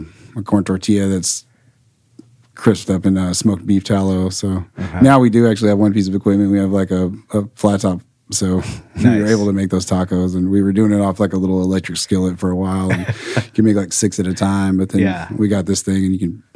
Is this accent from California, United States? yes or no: no; Tyler, Texas, United States; because I'm from Tyler, Texas originally, so you'll see a lot of that East Texas influence